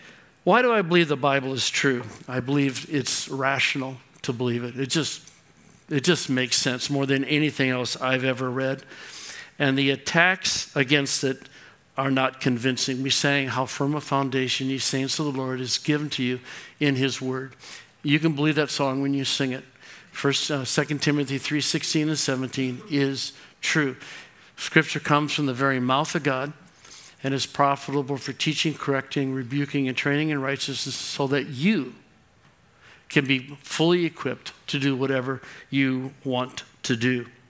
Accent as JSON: {"language": "English", "region": "Kentucky", "country": "United States", "said": "I'm from the Appalachians. Western Kentucky. Kentucky. Yeah, I better say it right."}